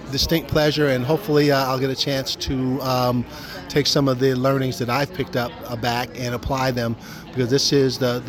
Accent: Ohio, United States; Always enjoy coming to Ohio, my home state

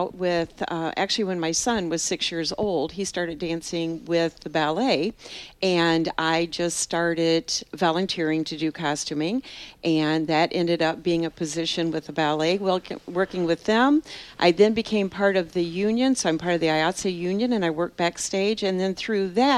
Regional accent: Napoleon, Ohio, United States; I'm actually from Napoleon, Ohio.

